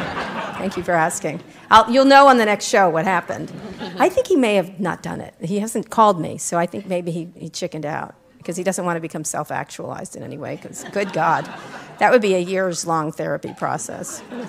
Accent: Philadelphia, Pennsylvania, United States; born there; You know, by the way, I was born in Philadelphia, everyone.

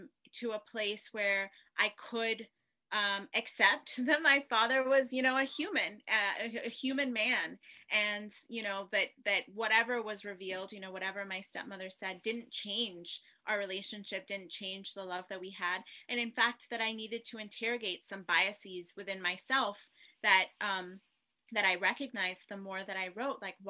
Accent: Tanzania; born there; my father's Ghanaian, my mother is Armenian American, I was born in Tanzania, I grew up sort of straddling a lot of borders.

